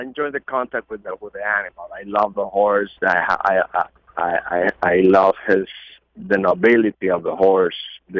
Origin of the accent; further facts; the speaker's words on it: Venezuela; English is a second language; Those days, my father has a horse. He was an owner of a filly and one of his friends' barn in La Rinconada in Caracas.